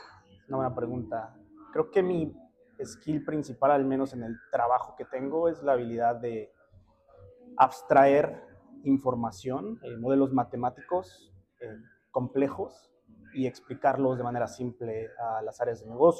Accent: Mexico City, Mexico; now in New York, United States; Yo soy de la Ciudad de México y creo que Nueva York es una ciudad que te permite muchas cosas.

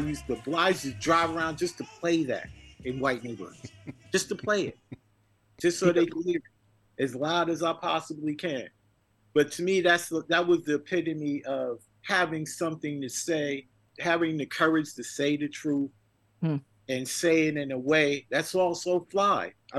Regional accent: New York City, New York, United States; I grew up in Jamaica, Queens, so there's enough of that around me.

